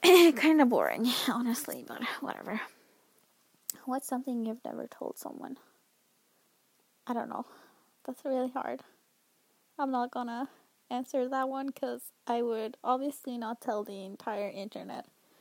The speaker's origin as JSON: {"language": "English", "region": "Northern Norway", "country": "Norway", "second_language": "English", "said": "I think that I don't have it myself, because I'm from the north, so my dialect makes my accent a little different."}